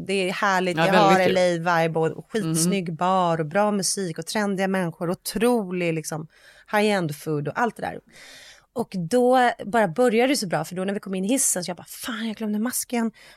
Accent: Sweden; vi är svenskar.

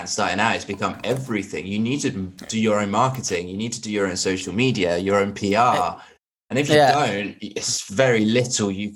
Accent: Canary Islands, Spain; now in United Kingdom; because I'm waiting for my my EU settlement scheme because I'm from the Canaries.

